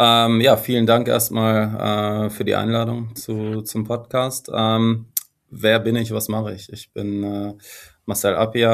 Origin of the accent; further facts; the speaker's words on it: North Rhine-Westphalia, Germany; Ich komme ursprünglich aus NRW